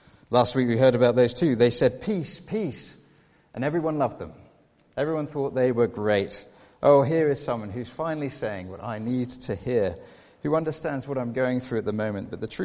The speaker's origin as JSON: {"language": "English", "country": "United Kingdom", "said": "And did you not know that I am British"}